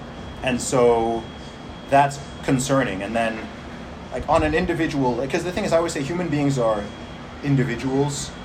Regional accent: Saudi Arabia; I grew up in Saudi Arabia, so I'm not, you know, I don't have this notion of, oh, everywhere is a liberal democracy, etc.

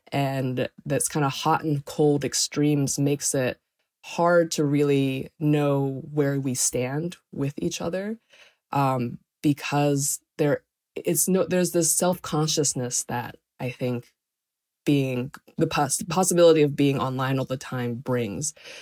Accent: North Potomac, Maryland, United States; and I grew up in North Potomac

